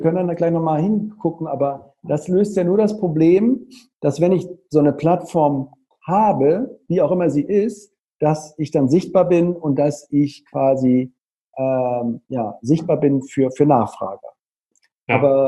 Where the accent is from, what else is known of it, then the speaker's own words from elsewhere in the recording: Cologne, North Rhine-Westphalia, Germany; ich komme jetzt aus Köln